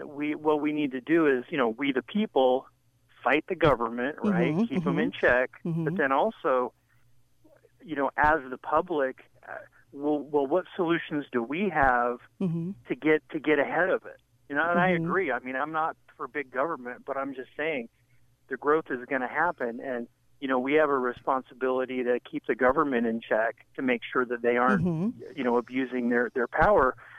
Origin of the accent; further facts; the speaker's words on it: St. George, Utah, United States; I'm from St. George. Mm-hmm. There's like 14,000 people when I was born, you know, 50,000 when I graduated high school.